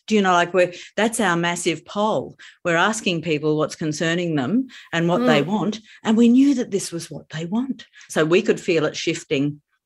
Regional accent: Queensland, Australia; I feel happier about being a Queenslander. I feel happier about being Australian because Australians want this to happen.

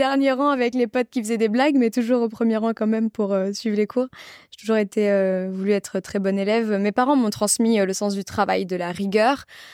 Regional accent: Sarcelles, Île-de-France, France; En banlieue parisienne, je viens de Sarcelles. J'ai beaucoup de camarades qui tendent à l'oublier, mais je suis banlieusarde. J'ai grandi à Sarcelles, j'ai fait toute mon école primaire, mon lycée, mon collège en ZEP, en zone d'éducation prioritaire.

